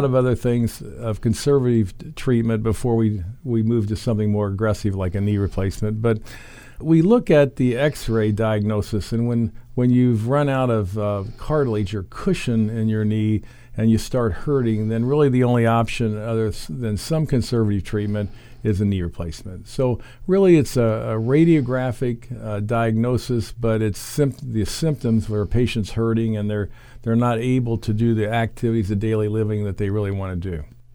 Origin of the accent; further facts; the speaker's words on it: Indianapolis, Indiana, United States; now in Rushville, United States; I retired from the military as a colonel and moved back to Indianapolis, which was my hometown, and worked at Noblesville at Riverview for 20 years. Now I'm down here for hopefully a longer stint than that, maybe, in Rushville.